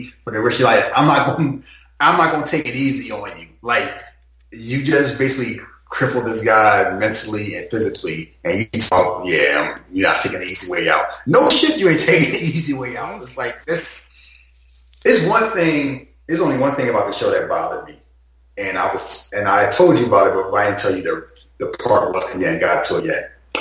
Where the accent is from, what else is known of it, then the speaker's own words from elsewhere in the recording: New York City, New York, United States; I'm tough. I'm a New Yorker.